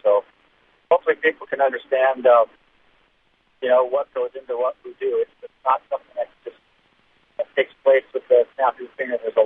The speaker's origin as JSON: {"language": "English", "region": "California", "country": "United States", "said": "I just wanted to share that we're coming from Southern California."}